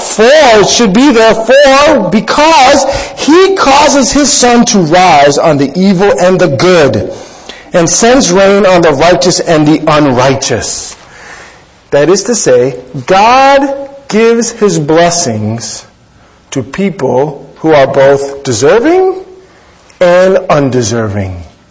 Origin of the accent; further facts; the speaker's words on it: Bushwick, New York, United States; It's funny, where I grew up in Bushwick, it's changed.